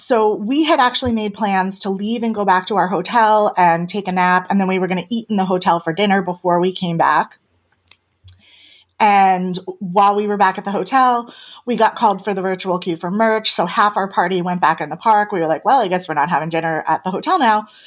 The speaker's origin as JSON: {"language": "English", "region": "Northeast", "country": "United States", "said": "Like, I'm from the Northeast. I understand like the Jersey Shore, quote unquote, type."}